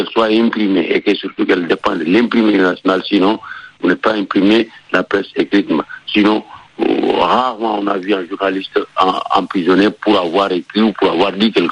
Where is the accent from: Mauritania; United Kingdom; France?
Mauritania; en tant que Mauritanien, je dirais qu'en Mauritanie, la presse est libre et indépendante